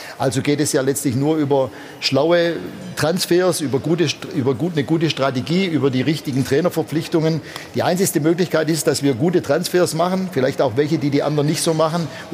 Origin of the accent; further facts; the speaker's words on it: Backnang, Baden-Württemberg, Germany; war mit 25 in meiner Heimatstadt in Backnang